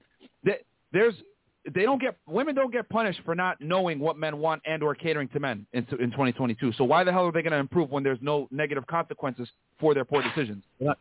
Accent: Australia; I'm from Australia.

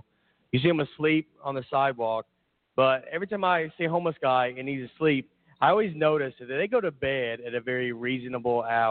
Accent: Tennessee, United States; accent: thick accent; I am originally from Tennessee. And, all right. I have a thick accent.

